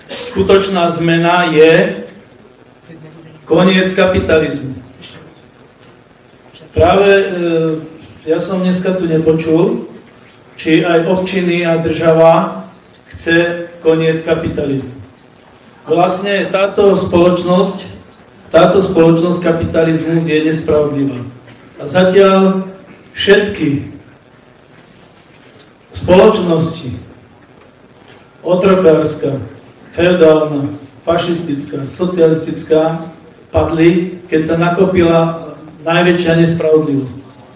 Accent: Zvolen, Banská Bystrica Region, Slovakia; som zo Zvolena.

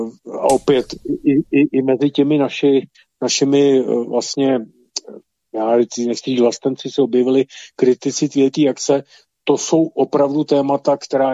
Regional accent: Prague, Czechia; jako Pražák jezdím kolem každý den

